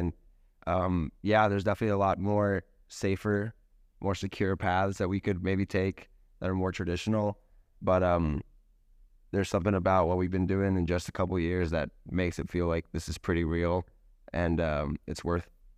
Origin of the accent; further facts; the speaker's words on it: Atlanta, Georgia, United States; And we're both originally from Atlanta.